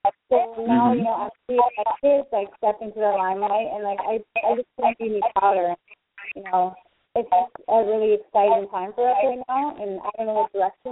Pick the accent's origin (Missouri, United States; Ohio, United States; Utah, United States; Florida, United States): Utah, United States; I'm from Utah, so we went out to a show there